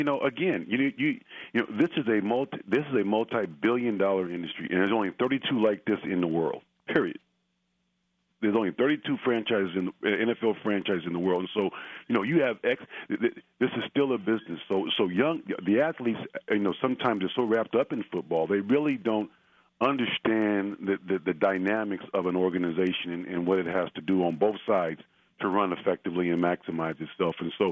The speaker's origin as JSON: {"language": "English", "town": "Oakland", "region": "California", "country": "United States", "tie": "born or raised there", "said": "You know, I'm from Oakland, California. I grew up an Oakland Raider fan. You know, and when I, you know, as a child, so I went to elementary, high school, and all that stuff here in the Bay Area."}